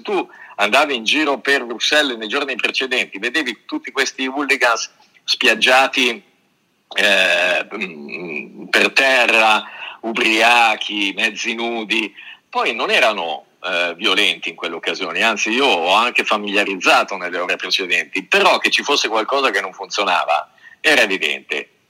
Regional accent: Milan, Lombardy, Italy; io sono di Milano

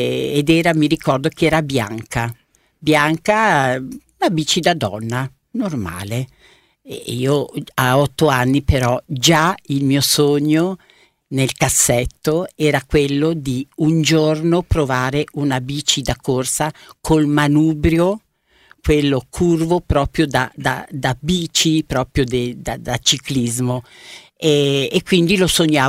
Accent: Predappio, Emilia-Romagna, Italy; born there; io essendo nata appunto a Predappio, 2 chilometri prima di arrivare da Forlì verso l'Appennino Tosco Emiliano, i miei nonni avevano un'osteria

